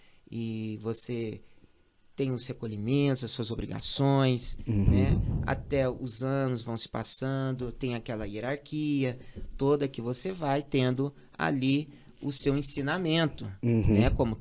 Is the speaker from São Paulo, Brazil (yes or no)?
yes; Batatais, São Paulo, Brazil; sou de Batatais, minha família é bem conhecida na cidade. Hoje eu estou com 28 anos, né? E venho nessa religião de Umbanda e Candomblé, que é na qual eu sou babalaô de Umbanda.